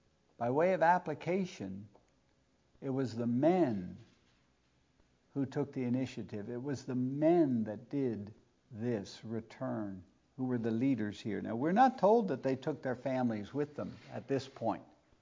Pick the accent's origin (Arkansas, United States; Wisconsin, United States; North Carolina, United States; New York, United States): North Carolina, United States; Where are the men? I'm from Harnett County. I get the Harnett County Daily Record.